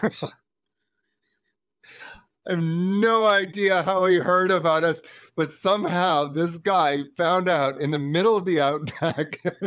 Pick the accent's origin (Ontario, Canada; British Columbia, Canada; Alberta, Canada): British Columbia, Canada; Vancouver; I grew up in Vancouver, Canada.